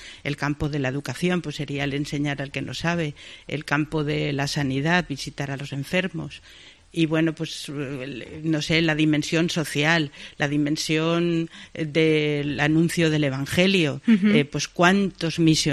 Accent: Valencian Community, Spain; now in Menorca, Spain; yo soy valenciana y hablo valenciano, pero he hablado tantas pocas veces en mi vida que ahora el menorquí me resulta difícil.

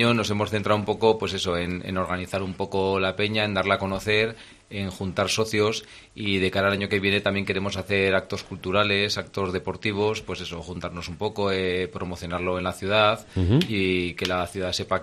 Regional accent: Zaragoza, Aragon, Spain; moved away; yo soy de Zaragoza y vine aquí a trabajar.

